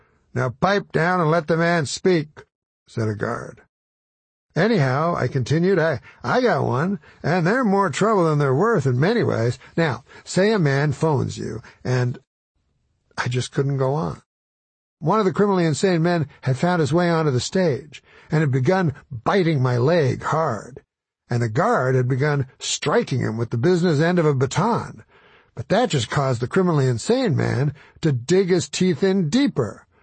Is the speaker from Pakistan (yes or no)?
no; Canada; I was one of them, but only technically, because I was from Canada.